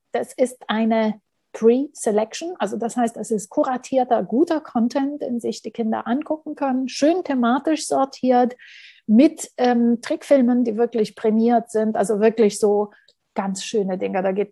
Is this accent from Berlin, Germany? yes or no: yes; Berlin, Germany; ich bin Berlinerin